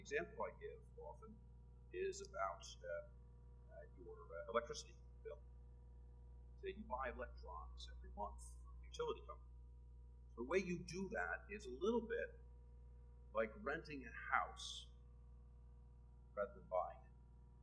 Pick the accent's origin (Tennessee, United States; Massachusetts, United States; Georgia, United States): Massachusetts, United States; I'm a Republican from Massachusetts.